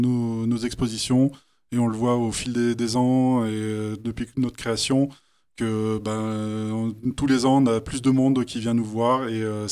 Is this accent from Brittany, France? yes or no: no; Échirolles, Auvergne-Rhône-Alpes, France; born there; moi je suis né à Échirolles, donc forcément Grenoble, ça, c'est ma ville d'adoption depuis le départ.